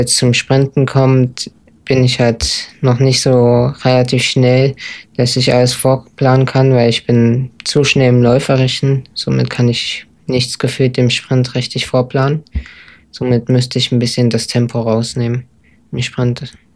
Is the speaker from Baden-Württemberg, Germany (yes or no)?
no; Weimar, Thuringia, Germany; Nee, ich komme aus Weimar.